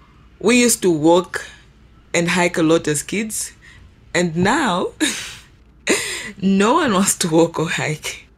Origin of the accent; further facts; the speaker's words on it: Mongu, Western Province, Zambia; now in Lusaka, Zambia; I'm from Western Province, specifically Mungo, right?